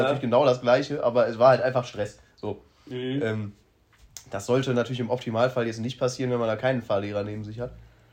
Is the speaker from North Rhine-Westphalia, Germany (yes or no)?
yes; Mettmann, North Rhine-Westphalia, Germany; ja, ich bin aus Mettmann